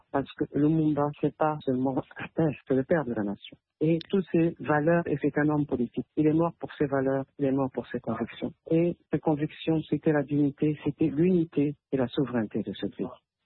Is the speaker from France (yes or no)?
no; DR Congo